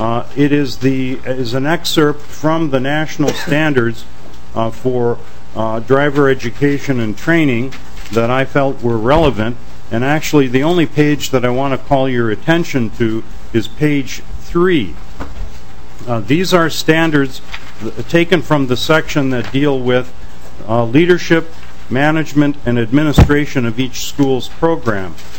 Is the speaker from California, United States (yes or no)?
no; St. Cloud, Minnesota, United States; from St. Cloud, Minnesota.